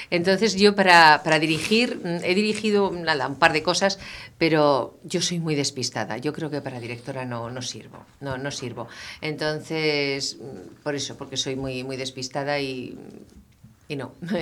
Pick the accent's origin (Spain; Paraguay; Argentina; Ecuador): Spain; Zaragoza, Aragon; me vine de Zaragoza.